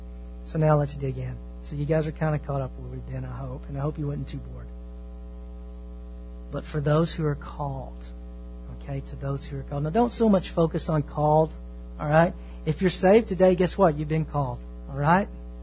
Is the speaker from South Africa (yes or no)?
no; Texas, United States; Growing up in East Texas, there's a few things that young gentlemen like